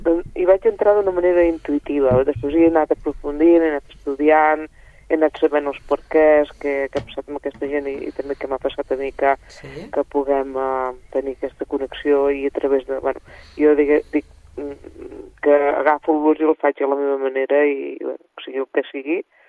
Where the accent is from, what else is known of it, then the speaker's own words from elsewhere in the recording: Sant Quirze de Besora, Catalonia, Spain; que és el meu poble, Sant Quirze de Besora